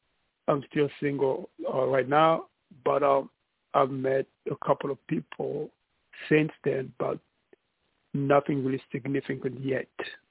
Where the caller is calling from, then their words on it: New York City, New York, United States; I'm calling from New York City, and I'm trying to stay away from the noise.